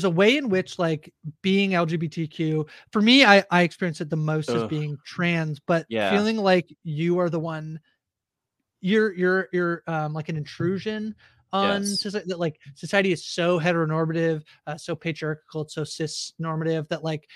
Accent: Canada; as an over-apologizer, as a Canadian

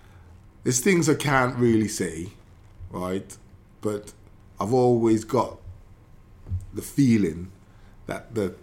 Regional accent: Newport, Wales, United Kingdom; growing up in Ringland, in Newport.

